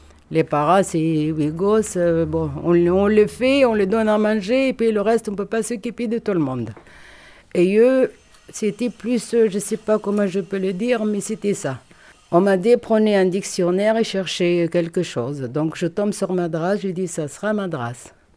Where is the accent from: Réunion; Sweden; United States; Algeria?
Algeria; moved away as an adult; now in France; j'ai grandi en Algérie jusqu'à 19 ans. Après, le destin a fait que j'ai tiré en France comme une balle de tennis